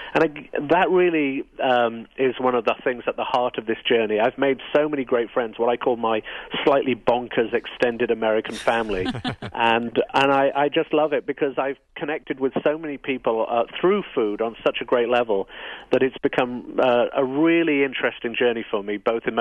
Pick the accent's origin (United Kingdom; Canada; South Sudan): United Kingdom; now in United States; as a Brit